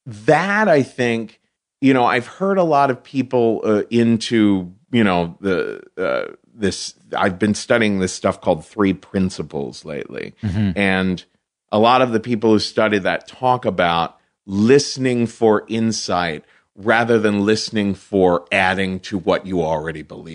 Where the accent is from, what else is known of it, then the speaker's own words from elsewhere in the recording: Cincinnati, Ohio, United States; I come from Cincinnati, Ohio, which is extremely segregated, right?